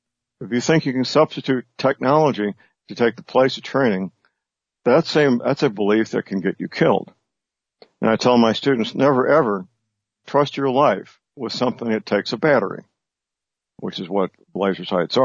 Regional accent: St. Louis, Missouri, United States; There was a incident publicized in St. Louis, Missouri, my hometown.

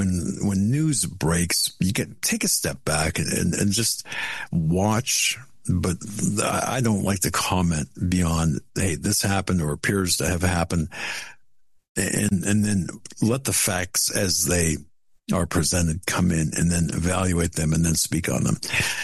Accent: Erie, Pennsylvania, United States; In my hometown in Erie.

